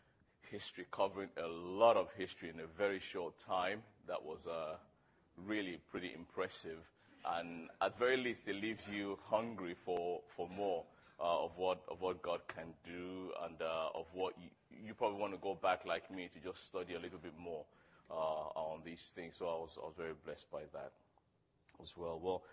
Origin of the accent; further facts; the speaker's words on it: Nigeria; I'm a Nigerian, and God became a Christian in Nigeria